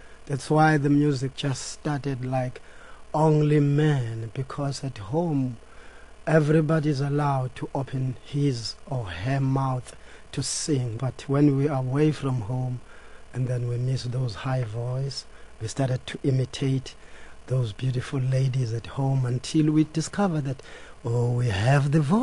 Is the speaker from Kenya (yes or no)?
no; Ladysmith, KwaZulu-Natal, South Africa; There were I born and raised in Ladysmith.